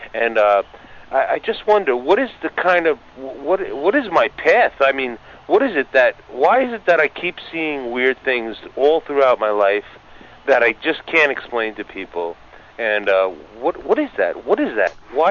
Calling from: New York, United States; Hi, Kevin. … I'm calling from New York.

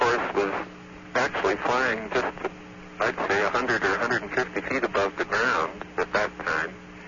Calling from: Medford, Oregon, United States; I'm calling from Medford, Oregon.

